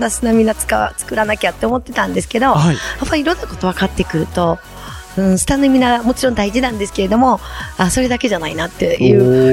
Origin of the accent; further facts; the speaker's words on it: Kansai, Japan; なんかね、関西人なんで無駄に熱いんですよ。